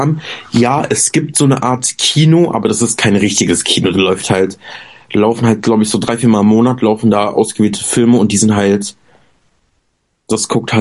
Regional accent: Oberhausen, North Rhine-Westphalia, Germany; Zum Beispiel bei uns in Oberhausen gibt es ein Zentrum

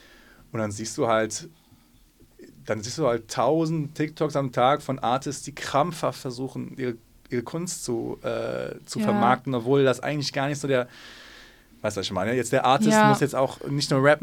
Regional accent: Essen, North Rhine-Westphalia, Germany; Aber ist Essen meine Heimat? Ja, auf jeden Fall.

